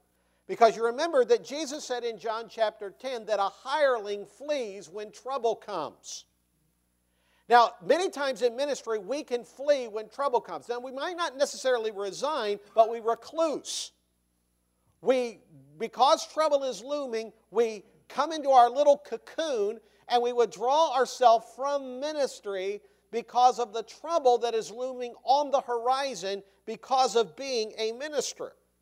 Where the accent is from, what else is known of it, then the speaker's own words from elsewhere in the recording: Ohio, United States; I grew up in Ohio